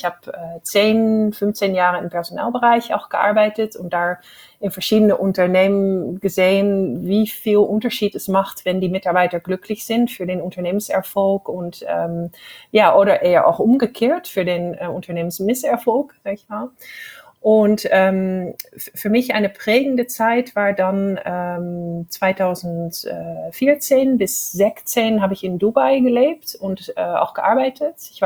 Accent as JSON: {"language": "German", "country": "Netherlands", "second_language": "German", "said": "du hörst, ich komme aus den Niederlanden"}